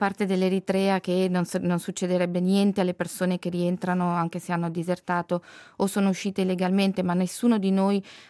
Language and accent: Italian; Switzerland; noi come Svizzera